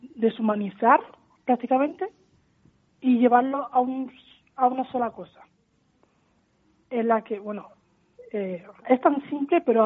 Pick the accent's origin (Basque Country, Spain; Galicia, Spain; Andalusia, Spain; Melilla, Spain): Andalusia, Spain; Almería; cuando me preguntan de dónde eres y te digo de Almería.